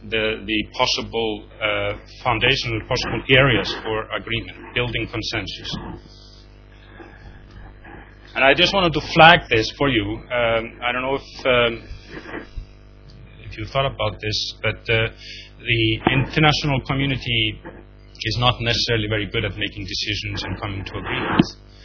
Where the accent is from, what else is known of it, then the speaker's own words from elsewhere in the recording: Iceland; I'm from Iceland